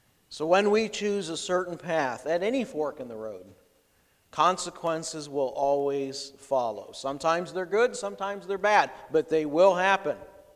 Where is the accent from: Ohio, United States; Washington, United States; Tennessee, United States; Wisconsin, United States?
Ohio, United States; I remember growing up in Ohio, they used to have a saying, knee high by the 4th of July.